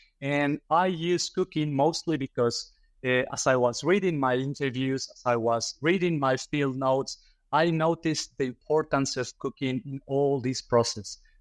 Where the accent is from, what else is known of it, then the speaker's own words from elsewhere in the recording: Tehuacan, Puebla, Mexico; English is a second language; moved away as an adult; also born or lived in Veracruz; Well, as some of our listeners may guess from my accent, I'm Mexican. So I was born and raised in a small city in the state of Puebla called Tehuacan. And I lived there through my youth. And then I moved to another state in Mexico called Veracruz.